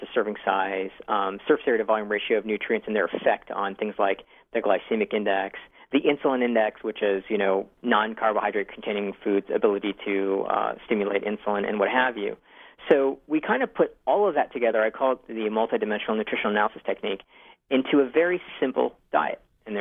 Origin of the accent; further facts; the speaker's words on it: Kenya; I'm from Kenya. I was born in what Donald Trump would call an S-hole country, but I was born there, and my wife was born in Tanzania. And, from there you can really connect, and then we're, of course, ethnically Indian.